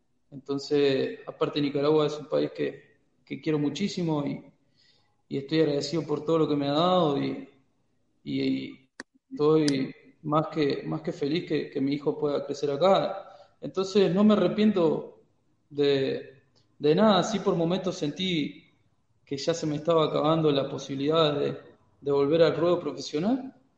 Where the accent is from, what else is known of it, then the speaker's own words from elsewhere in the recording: Uruguay; estaba en un equipo que estaba luchando el ascenso en Uruguay, que aparte era el equipo de mi pueblo.